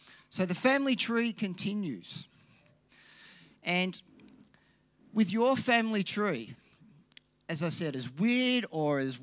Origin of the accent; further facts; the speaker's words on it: Melbourne, Victoria, Australia; So I grew up in Melbourne, and that was in our front yard. And my mum still lives in that house today.